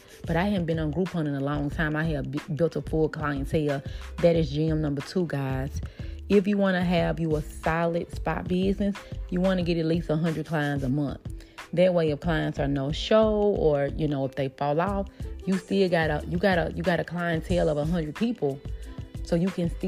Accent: Memphis, Tennessee, United States; And I am from Memphis, Tennessee. And Memphis is super small. So, you know, the word gets around pretty fast. And so I was pretty popular in Memphis.

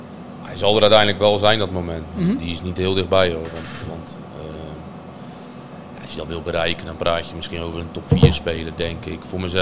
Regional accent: Urk, Flevoland, Netherlands; Ik kom eigenlijk van Urk en … Duiven in het dialect.

